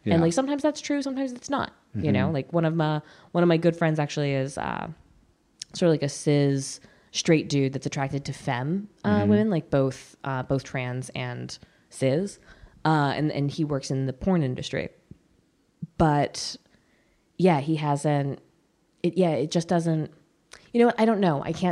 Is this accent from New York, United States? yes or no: yes; New York, United States; I talk about being a soldier's daughter. I talk about being a New Yorker.